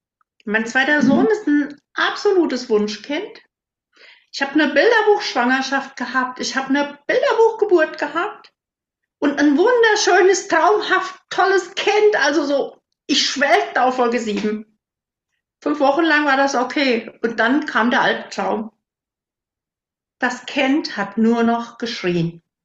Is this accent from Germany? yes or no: yes; Hesse, Germany; So 15, 18 Kilometer von Herborn aus, das ist ja so ein bisschen ein Begriff, Richtung Westerwald hoch. Und da bin ich wirklich mitten im Wald groß geworden. Ganz einsam, mit einem riesen See vor der Tür.